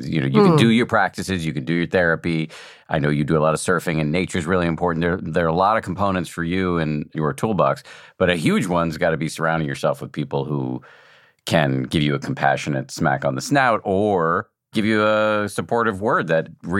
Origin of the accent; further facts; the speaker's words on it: Boston, Massachusetts, United States; I was from Boston, but when I would come to New York City, I would make my mom take me down onto the subway platform